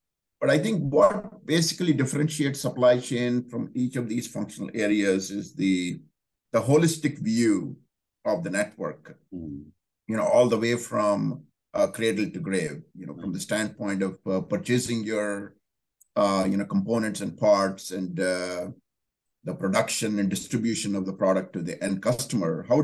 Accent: South India, India; So I'm from South India, and I spent much of my childhood there.

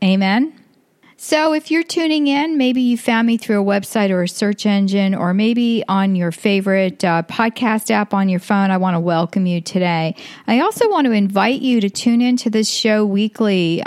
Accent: New York, United States; I was born in New York, and I grew up in an Italian family. Both of my parents were born in Italy.

